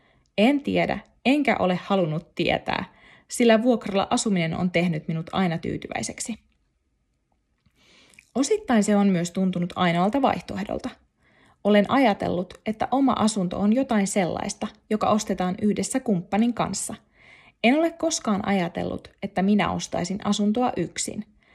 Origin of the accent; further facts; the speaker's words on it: Nurmijärvi, Uusimaa, Finland; also born or lived in Helsinki; Vuosi sitten muutin Nurmijärvelle, josta olen kotoisin, asuttuani ensin 8 vuotta Helsingissä. Olin täältä lähtiessäni vannonut, etten koskaan palaa. Onneksi palasin, sillä vuoden aikana olen löytänyt täältä kodin.